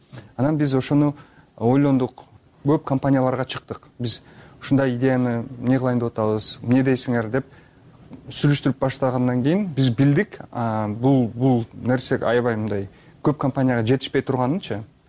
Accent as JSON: {"language": "Kyrgyz", "town": "Osh", "region": "Osh Region", "country": "Kyrgyzstan", "tie": "born or raised there", "moved": "as an adult", "said": "Мен мисалы өзүм Оштон болом, жөнөкөй эле мектепти бүткөм Оштон."}